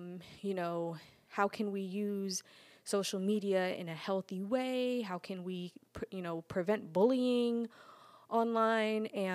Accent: Brooklyn, New York, United States; I'm from Brooklyn. Like, I built my first business at a young age.

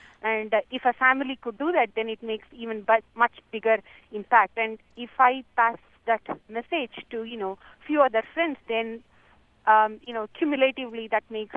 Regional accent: India; I'm a vegetarian by birth. You know, I grew up in India, and I'm a vegetarian by birth.

